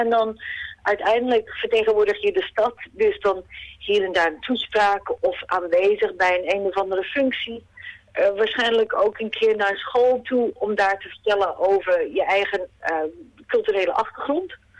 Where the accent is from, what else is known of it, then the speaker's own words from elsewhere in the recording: Netherlands; now in Ballarat, Australia; in mijn geval kom ik dus uit Nederland oorspronkelijk.